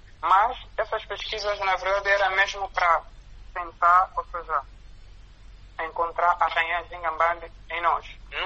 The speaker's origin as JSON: {"language": "Portuguese", "country": "Angola", "said": "como angolanos"}